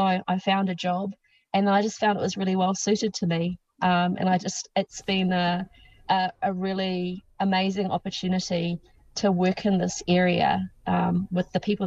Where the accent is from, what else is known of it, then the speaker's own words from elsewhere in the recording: Auckland, New Zealand; My own background is from growing up in the North Shore of Auckland. So I sort of had very, very much grew up in a Pākehā world